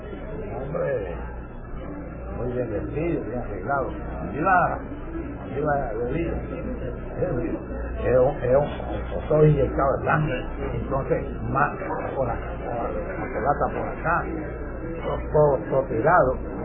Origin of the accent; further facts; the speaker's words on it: Churubusco, Mexico City, Mexico; yo soy de Churubusco, de México